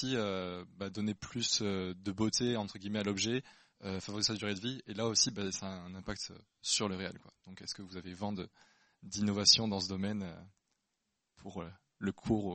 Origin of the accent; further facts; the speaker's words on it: Nouvelle-Aquitaine, France; moi je suis du Lot-et-Garonne, donc ce fleuve-là a une importance forte pour moi